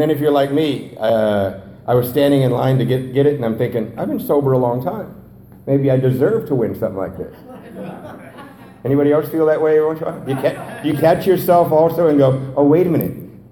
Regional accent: Covina, California, United States; I'm from Covina, right? 4 hours away.

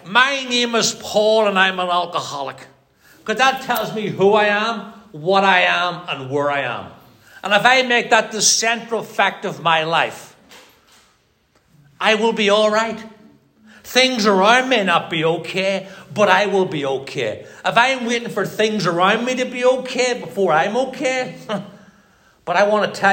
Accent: Northern Ireland, United Kingdom; So I'm growing up in Northern Ireland.

